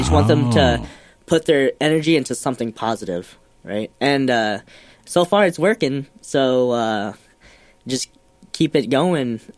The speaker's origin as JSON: {"language": "English", "town": "Des Moines", "region": "Iowa", "country": "United States", "said": "We're from Des Moines."}